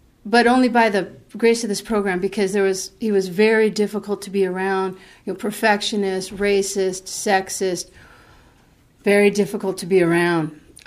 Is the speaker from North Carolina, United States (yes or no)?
no; Pasadena, California, United States; And I come from Pasadena on Greenwood Street, South Greenwood.